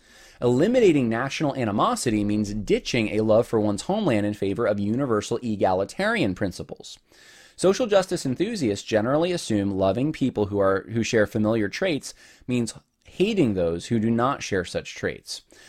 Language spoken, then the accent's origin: English; United States; I'm an American.